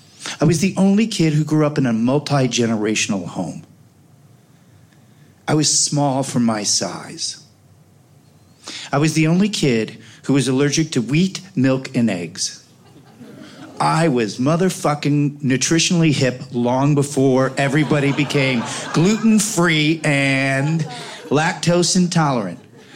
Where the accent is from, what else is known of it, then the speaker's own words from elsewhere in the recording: Oak Park, Illinois, United States; I grew up on Gunderson and Madison in Oak Park. My school was 3.5 blocks away from where I lived.